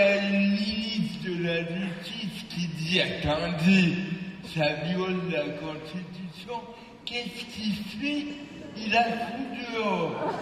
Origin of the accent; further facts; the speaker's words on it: Switzerland; je suis suisse